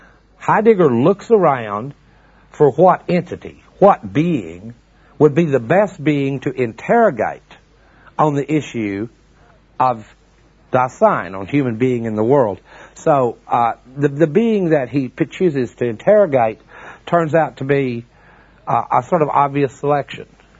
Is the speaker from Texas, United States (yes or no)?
yes; Texas, United States; But believe me, I'm from Texas, and when you hear a good story, you don't go, is that true?